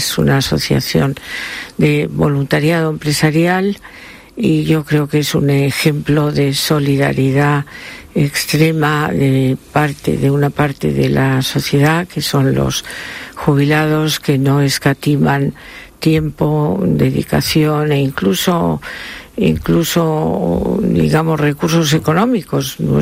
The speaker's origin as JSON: {"language": "Spanish", "region": "Asturias", "country": "Spain", "said": "también en el norte, yo soy asturiana, y en Asturias la música era realmente algo notable"}